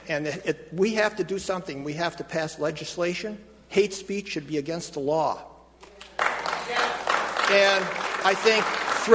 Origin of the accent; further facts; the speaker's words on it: Wisconsin, United States; I grew up, I'm almost ashamed to say, I grew up in Wisconsin because of the amount of ignorance there.